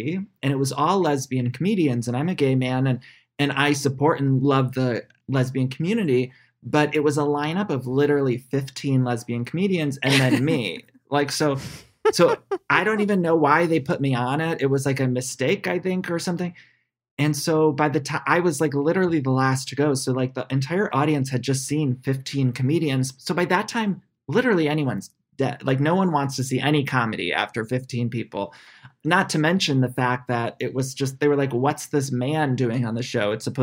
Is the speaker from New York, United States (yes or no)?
no; Ohio, United States; I was Ohio.